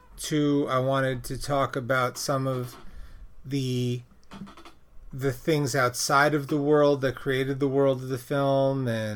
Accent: Brooklyn, New York, United States; I grew up in Brooklyn, and I went to PS29 in Cobble Hill, Brooklyn

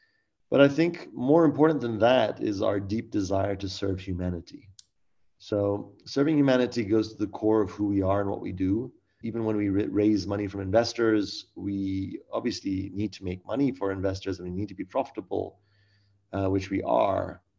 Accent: Kenya; moved away as an adult; also born or lived in California; now in South Africa; I grew up in Kenya, studied economics in California, came to South Africa about 15 years ago.

